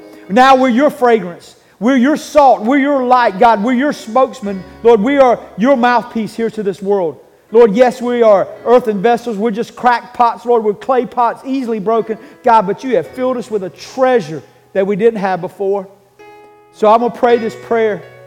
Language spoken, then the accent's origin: English; North Carolina, United States; I grew up here in Moore County. And in Moore County, when I was young, everybody farmed tobacco.